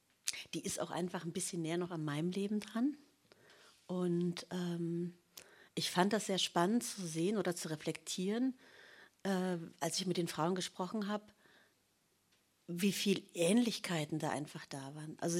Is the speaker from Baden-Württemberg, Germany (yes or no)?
no; Berlin, Germany; born there; geboren im Dezember 1974 in West-Berlin.